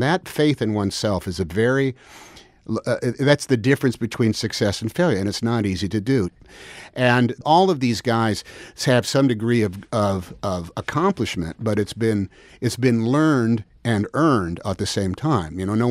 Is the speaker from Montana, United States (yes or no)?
no; Alameda, California, United States; when I was a kid, I grew up in Alameda, California. I spent a lot of years there